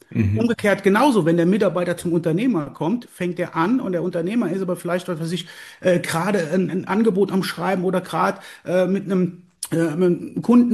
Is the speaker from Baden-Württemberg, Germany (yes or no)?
no; Schalkenmehren, Rhineland-Palatinate, Germany; ich komme hier aus der wunderschönen Vulkaneifel, aus Schalkenmähren, dem zweitschönsten Ort in der Vulkaneifel.